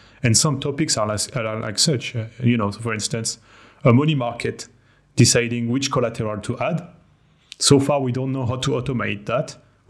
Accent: France; accent: French; English is a second language; you could guess from my accent that I am French.

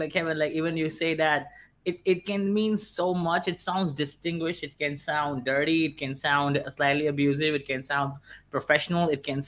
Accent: India; I'm from India and I just have this.

